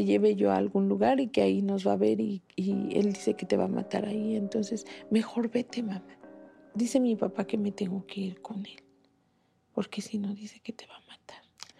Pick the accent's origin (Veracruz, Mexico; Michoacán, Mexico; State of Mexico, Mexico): State of Mexico, Mexico; Toluca; ¿Y de dónde eres? Pues de Toluca. Entonces me dijeron, pues no. Fue bien difícil, bien, bien difícil.